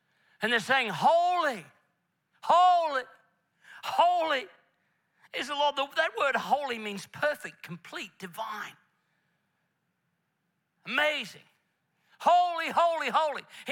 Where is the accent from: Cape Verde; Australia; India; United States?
Australia; Queensland; Not that you have any of that in Victoria, but I'm from Queensland.